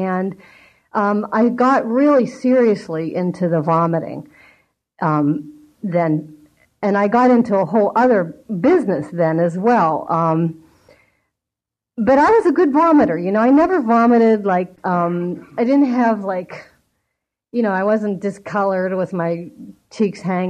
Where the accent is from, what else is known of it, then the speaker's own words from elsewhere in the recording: Pennsylvania, United States; moved away; But I moved out here from Pennsylvania, and I weighed like 140. And back in Pennsylvania, that wasn't like so bad.